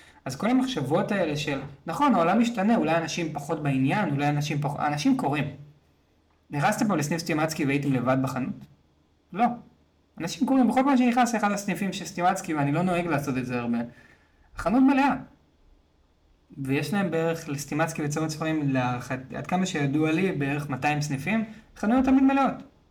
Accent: Tel Aviv, Tel Aviv District, Israel; גדלתי בצפון תל אביב, וכי ילד בגיל 14-15

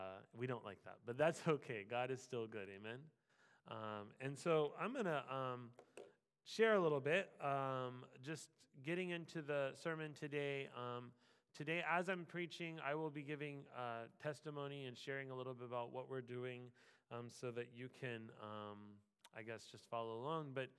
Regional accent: Florida, United States; now in Nasu, Japan; And you know I'm from Florida, and then my wife is actually from Okinawa, which the weather is very similar to here, so she's happy to be here.

